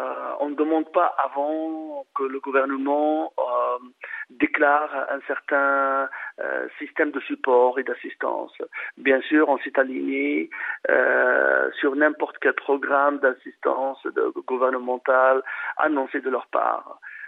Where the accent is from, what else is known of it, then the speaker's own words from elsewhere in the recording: Tunisia; À dire je suis tunisien, je préfère la Tunisie